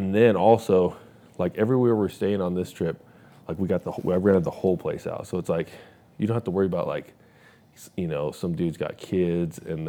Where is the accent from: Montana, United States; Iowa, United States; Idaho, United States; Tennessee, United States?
Idaho, United States; Nampa; now in Boise, United States; Well, I was born and raised in Nampa. And then when I got married, we moved to Boise.